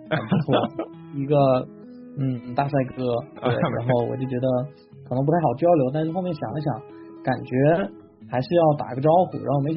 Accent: Xiamen, Fujian, China; now in Seattle, United States; 然后我来自中国福建厦门。对，然后来到西雅图呢，就是来到 UDub，

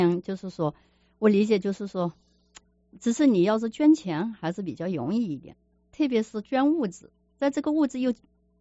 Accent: Hunan, China; 当时还想到捐这个东西捐到能不能回到我们湖南去

